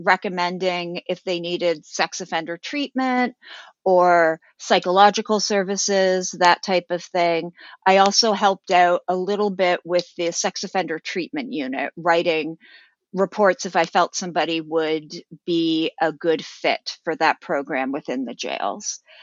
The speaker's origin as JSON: {"language": "English", "town": "Toronto", "region": "Ontario", "country": "Canada", "tie": "born or raised there", "said": "I grew up in Toronto, Canada"}